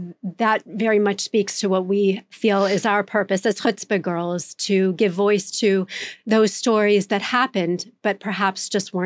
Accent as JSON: {"language": "English", "country": "United States", "tie": "born or raised there", "said": "I grew up in the United States."}